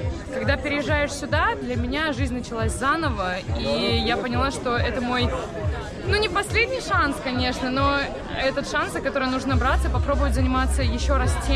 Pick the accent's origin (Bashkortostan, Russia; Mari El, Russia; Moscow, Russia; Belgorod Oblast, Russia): Moscow, Russia; now in United States; А, мы из Москвы. Так. Мы переехали в Америку практически ровно год назад.